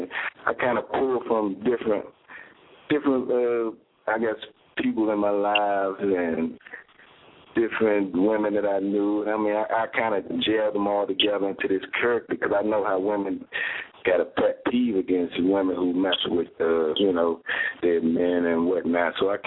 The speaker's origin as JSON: {"language": "English", "town": "Washington", "region": "District of Columbia", "country": "United States", "said": "Well, I'm from Washington, D.C., and I'm divorced now, no kids."}